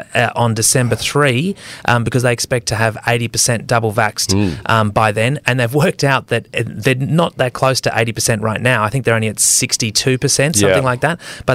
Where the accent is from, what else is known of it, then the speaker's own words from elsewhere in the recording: Queensland, Australia; Caboolture in Queensland, my home state.